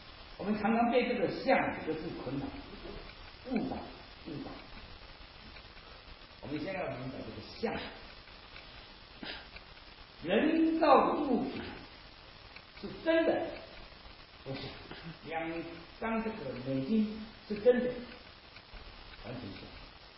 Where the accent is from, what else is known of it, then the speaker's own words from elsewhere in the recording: Shandong, China; 我太太的这个我也是山东的